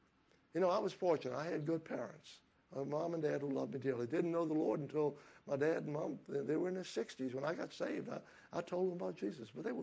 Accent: Texas, United States; now in Slidell, United States; I like being a Texan. I like wearing boots and cowboy hats and talking with the twang, you know.

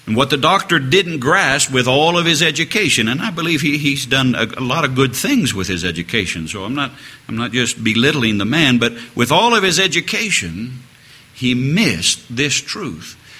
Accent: Topeka, Kansas, United States; I was born and raised in Topeka, and we are known for very few things in Topeka.

